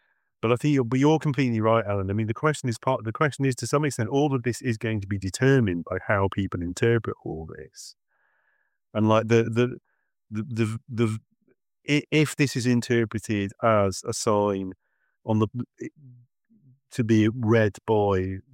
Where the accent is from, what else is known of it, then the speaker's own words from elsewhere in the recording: Northwest, United States; I grew up in the Northwest.